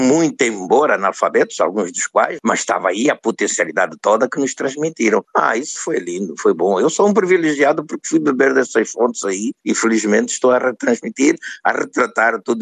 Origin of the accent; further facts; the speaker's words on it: Angola; moved away as an adult; na minha vivência dos primeiros 23 anos de vida intensos, naquele calor escaldante da minha terra de origem, Angola.